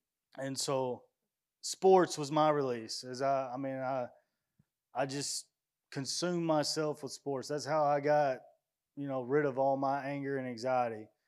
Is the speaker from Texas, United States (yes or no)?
no; Kentucky, United States; I'm from Ballard County.